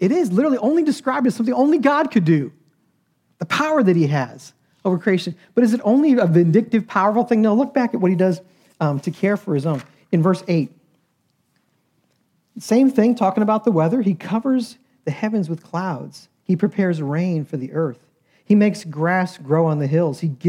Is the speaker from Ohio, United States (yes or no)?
no; Buffalo, New York, United States; moved away as an adult; now in Greenville, United States; Now, I grew up in Buffalo. It kind of defines your life in Buffalo.